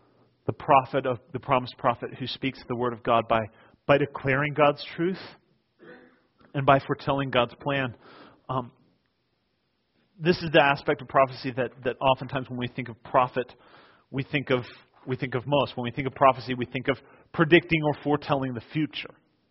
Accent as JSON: {"language": "English", "region": "East Coast", "country": "United States", "tie": "born or raised there", "lives_now": "California, United States", "said": "I grew up on the East Coast in my very young years. And back there, we didn't have the amazing beaches that you have here in California."}